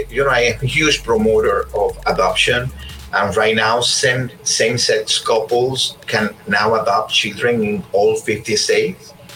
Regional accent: Cuba; Cuba is a very complicated thing for Cubans. You know, I was born after the revolution, and for me, it was the only thing that exi

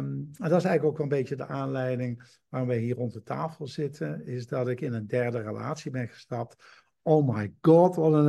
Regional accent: Flanders, Belgium; ben Nederlander, 66 jaar oud, nog geen 67, 66 jaar oud. Ik ben opgeleid en opgevoed in België, dus ik voel me heel verwant met Vlaanderen. Begrijp de taal goed, begrijp de mentaliteit goed.

